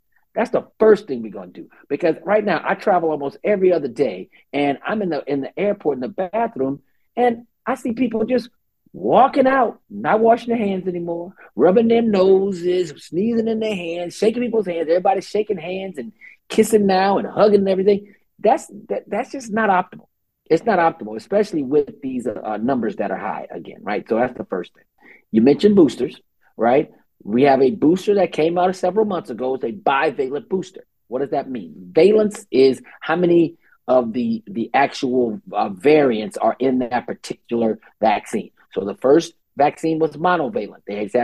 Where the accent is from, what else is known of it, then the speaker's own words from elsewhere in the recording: Baton Rouge, Louisiana, United States; I am from Baton Rouge, and so I get it.